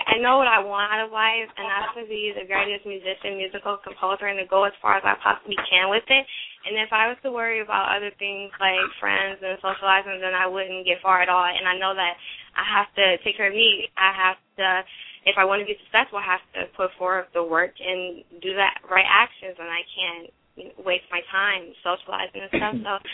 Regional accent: Detroit, Michigan, United States; I'm from Detroit, Michigan. I'm 19 years old, and I'm a musical composer.

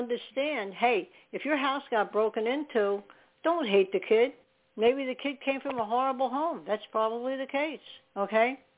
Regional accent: New York, United States; born there; now in New Jersey, United States; Right now I'm in New Jersey. I wasn't born in New Jersey. I was born in New York. But I'm in New Jersey.

